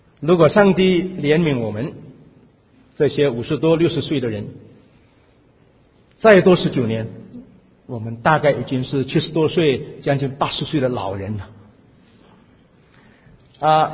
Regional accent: Singapore; 我来自南洋，来自新加坡

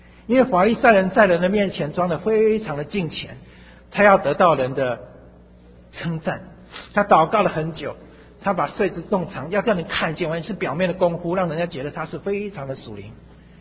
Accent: China; 我们中国人过年新年以前要什么年终大扫除是吧

